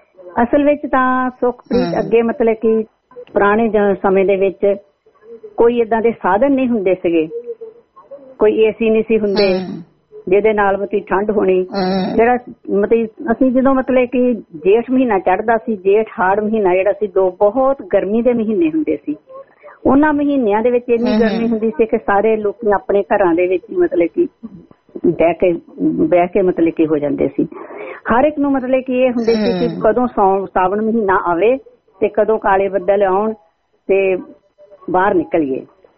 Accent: Majitha, Punjab, India; ਅਸੀਂ ਮਾਝੇ ਦੇ ਇਲਾਕੇ ਵਿੱਚ ਹੀ ਰਹੇ ਹਾਂ ਆਪਣੇ ਬਚਪਨ ਦੇ ਵਿੱਚ। ਮਜੀਠਾ ਮੇਰਾ ਮਤਲਬ ਕਿ ਮਜੀਠਾ ਜਿਹੜਾ ਸ਼ਹਿਰ ਉੱਥੇ ਮਤਲਬ ਕਿ ਰਹਿੰਦੇ ਹੁੰਦੇ ਸੀ

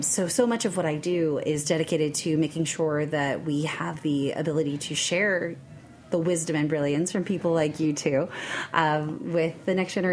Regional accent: New York, United States; I am from New York originally.

